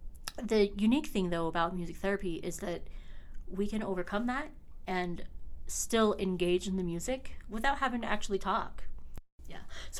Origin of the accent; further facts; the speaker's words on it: Oregon, United States; All right, so I am originally from Oregon. I grew up in a large family, a very musical family